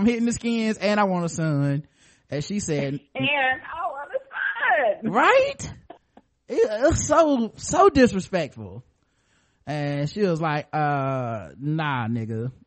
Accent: Australia; and I'm from Australia.

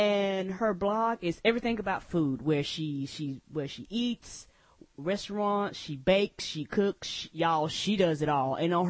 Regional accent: United States; Because I'm from the States. We're actually in Charlotte, North Carolina.

